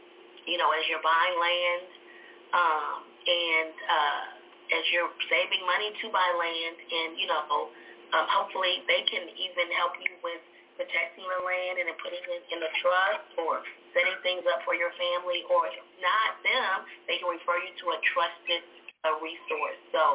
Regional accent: Indianapolis, Indiana, United States; I love living over here. I live on South Shore. I live in South Shore. And, you know, like I said, I'm from Indianapolis. I've seen things change. I'm 52.

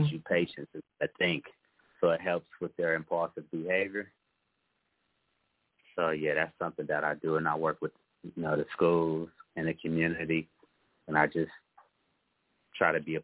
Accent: Cleveland, Ohio, United States; I'm from Cleveland. I'm from the St. Clair area.

